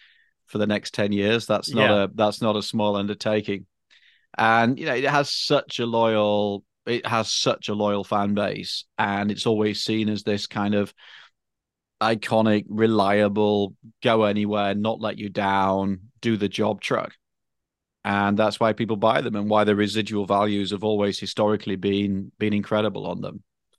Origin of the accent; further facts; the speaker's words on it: United Kingdom; I always say to people, obviously I'm British